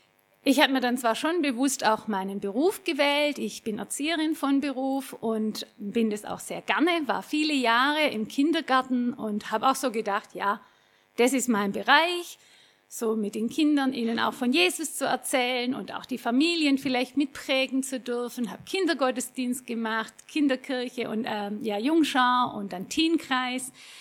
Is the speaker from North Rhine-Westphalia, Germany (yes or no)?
no; Baden-Württemberg, Germany; Ich bin groß geworden im Nordschwarzwald, wie ich schon gesagt habe, und bin dort auch in Kinderkirche, Jungschar und Teenie-Kreis gegangen, bin groß geworden in der evangelischen Kirchengemeinde und auch in der Liebenzeller-Gemeinschaft.